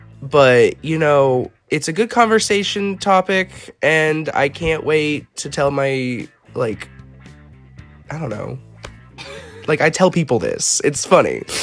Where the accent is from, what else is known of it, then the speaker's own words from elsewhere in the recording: the South, United States; I live in a small town. I am from the South.